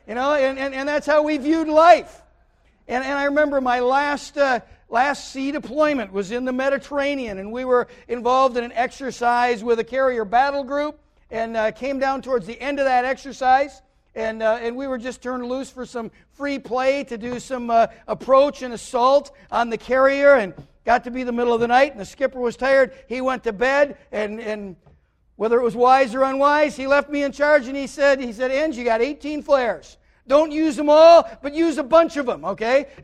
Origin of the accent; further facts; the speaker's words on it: United States; You know, we're Americans. That's what matters.